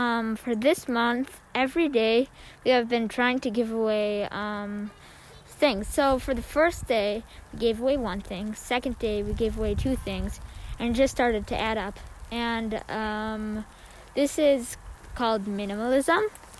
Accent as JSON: {"language": "English", "region": "Michigan", "country": "United States", "said": "I am 11 years old and I am from Michigan."}